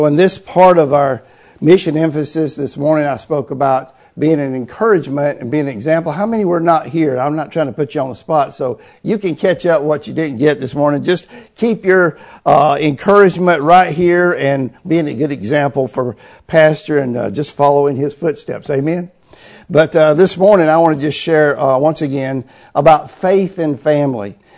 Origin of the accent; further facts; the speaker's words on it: Georgia, United States; And I'm not from Florida. I'm from Georgia.